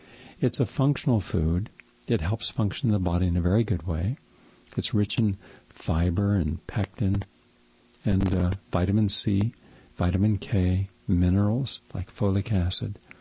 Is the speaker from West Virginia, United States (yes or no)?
yes; West Virginia, United States; Now, I remember ginseng farmers where I grew up in West Virginia, very hilly country